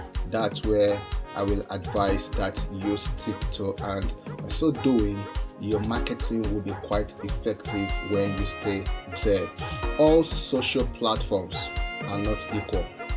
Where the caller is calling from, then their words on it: Port Harcourt, Rivers, Nigeria; By the way, I am reaching you from the Garden City, Port Harcourt of Nigeria.